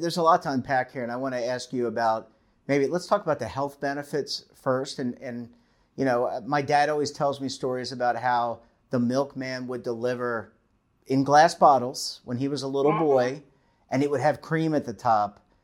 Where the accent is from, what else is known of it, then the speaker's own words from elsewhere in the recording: Baltimore, Maryland, United States; I'm from Baltimore, grew up, born and raised.